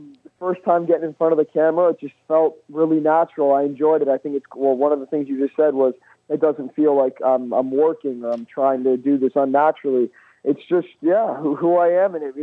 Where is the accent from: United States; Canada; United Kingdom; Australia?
Canada; I grew up in Canada, and having a beard was always a big thing.